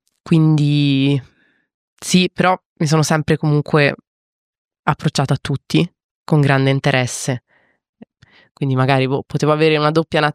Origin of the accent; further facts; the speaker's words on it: Florence, Tuscany, Italy; now in Rome, Italy; io sono olandese, ma tedesca, ma io in realtà sono cresciuta a Firenze e poi sono trasferita a Roma